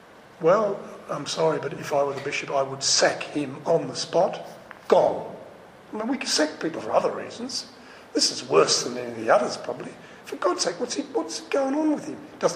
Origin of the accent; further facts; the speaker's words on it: Australia; I'm an Australian, so what?